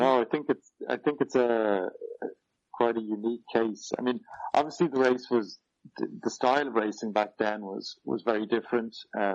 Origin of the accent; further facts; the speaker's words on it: Ireland; even another thing that was probably close to my heart being Irish was Stephen Roach's win in 87